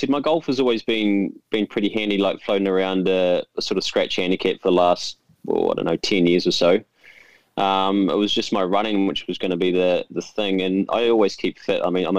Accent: New Plymouth, Taranaki, New Zealand; So I'm originally from New Plymouth, and Mum and Dad just used to live across the road from Fitzroy Golf Club down in New Plymouth.

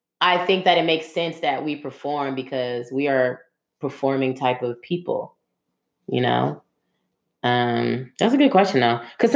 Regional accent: East Palo Alto, California, United States; So we are actually from East Palo Alto, and Palo Alto is adjacent to East Palo Alto.

